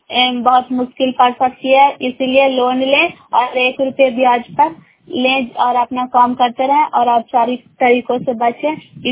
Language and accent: Hindi; Bairiganj, Bihar, India; ग्राम बैरीगंज post मकवाता जय नालंदा की निवासी हूँ।